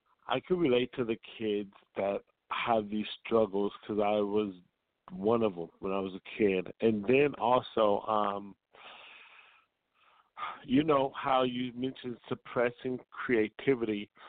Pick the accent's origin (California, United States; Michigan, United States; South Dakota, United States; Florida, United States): California, United States; okay, so I'm from the Bay Area